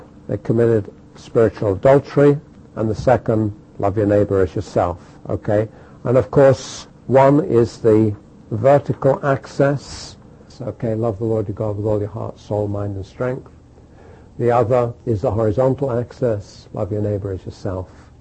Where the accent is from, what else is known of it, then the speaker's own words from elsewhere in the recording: London, United Kingdom; And again, I grew up in London, and I'm a Londoner, and London is a violent city.